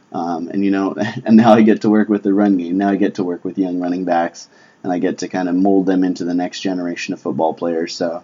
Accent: Colorado, United States; Growing up, I'm from Colorado. I am a Broncos fan, so I'm going to get that out of the way early.

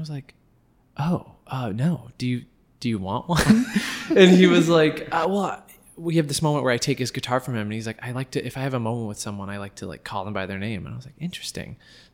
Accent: Los Angeles, California, United States; I was home with my family and my fiance and her family. We're all from Los Angeles.

